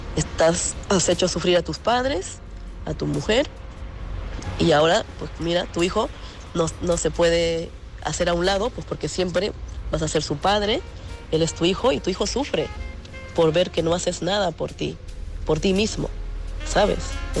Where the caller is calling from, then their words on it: Madrid, Community of Madrid, Spain; de Madrid.